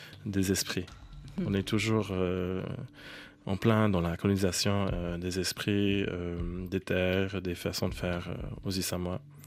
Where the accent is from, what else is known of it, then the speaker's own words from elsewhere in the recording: Australia; en grandissant en majorité en Australie, dans une colonie anglo-saxonne, il n'y avait pas de place pour les personnes racisées comme moi, ou très peu de place pour les personnes à genre autochtone.